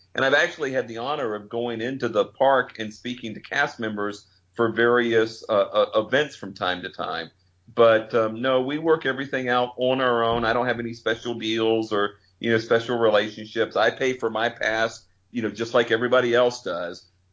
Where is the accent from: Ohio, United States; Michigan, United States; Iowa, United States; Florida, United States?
Florida, United States; By the way, I grew up in the Panhandle. I actually went to college 2 hours from New Orleans, so I'm very familiar with that weather in the summer.